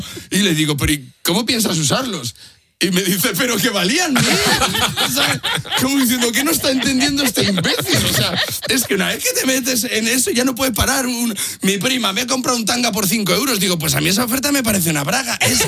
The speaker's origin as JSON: {"language": "Spanish", "town": "Zamora", "region": "Castile and León", "country": "Spain", "tie": "born or raised there", "lives_now": "Madrid, Spain", "said": "Claro que en mi tierra, esto ya lo he contado yo más veces, metí en Zamora 2 euros en el parquímetro un día, pues por la costumbre, yo vivo en Madrid"}